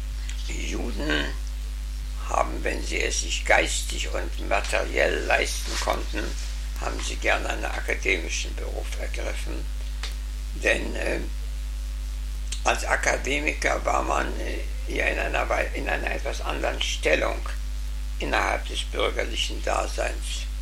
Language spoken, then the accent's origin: German; Guttenberg, Bavaria, Germany; zum Beispiel in meinem Heimatort Guttenberg von 3000 Einwohnern war nur ein einziger Arzt viele Jahre